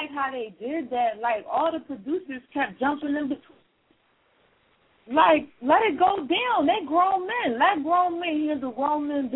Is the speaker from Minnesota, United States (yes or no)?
no; Philadelphia, Pennsylvania, United States; also born or lived in Southern US; I grew up in the South for a little bit, way before I even came to Philly. I was born and raised in Philly.